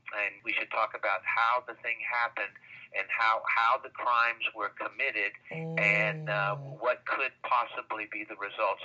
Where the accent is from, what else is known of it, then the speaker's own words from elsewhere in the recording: Midland, Texas, United States; A dear friend of mine, I was raised in Midland, Texas